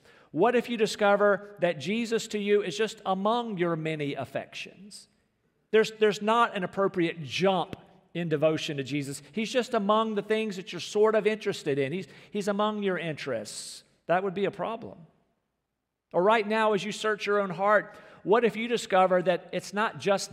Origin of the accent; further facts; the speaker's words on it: North Carolina, United States; So I mentioned yesterday I had barbecue in North Carolina. I was back in my hometown and driving around